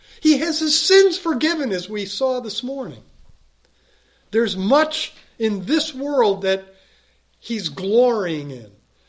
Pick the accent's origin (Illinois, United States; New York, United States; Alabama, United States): Illinois, United States; Chicago; And I'll tell you, I grew up in Chicago.